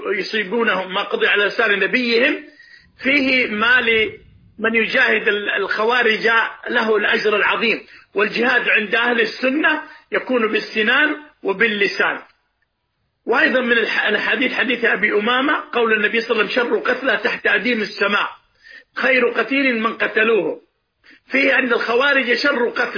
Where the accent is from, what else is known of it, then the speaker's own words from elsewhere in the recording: Saudi Arabia; وعندنا في السعودية